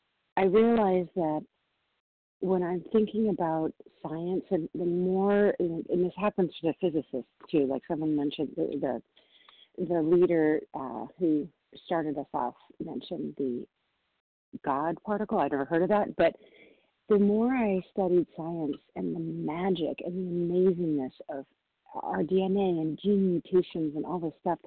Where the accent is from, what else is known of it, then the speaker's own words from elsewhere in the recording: Washington, United States; I'm from Washington State, Pacific Time.